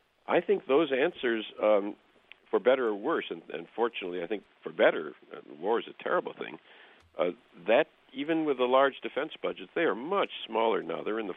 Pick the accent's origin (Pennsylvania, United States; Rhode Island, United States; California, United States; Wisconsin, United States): Wisconsin, United States; Racine; I'm from Racine, Wisconsin, a kind of difficult, struggling industrial town just a little bit north of where you are. And I come out of the Wisconsin progressive tradition.